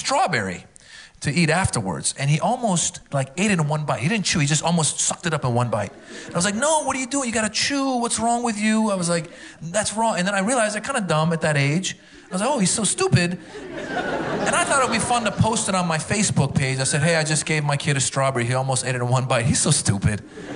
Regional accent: Iran; English is a second language; I am from the Iran, no English.

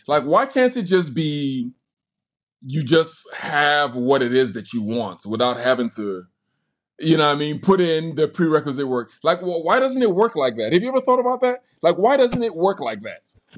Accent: Nigeria; Like, I'm Nigerian, right? And it's hot in Nigeria.

